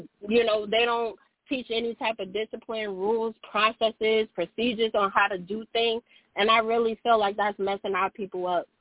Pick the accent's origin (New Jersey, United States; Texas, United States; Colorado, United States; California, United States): New Jersey, United States; now in South Carolina, United States; And I grew up in New Jersey, so it was a little different. Like, I'm in South Carolina now, but I grew up north in, you know, single-parent household and all that.